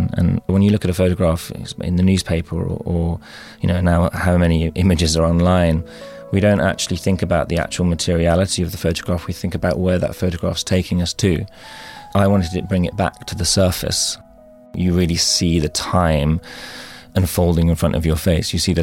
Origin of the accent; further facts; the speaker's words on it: Walsall, West Midlands, United Kingdom; I was brought up in Walsall, just outside of Birmingham.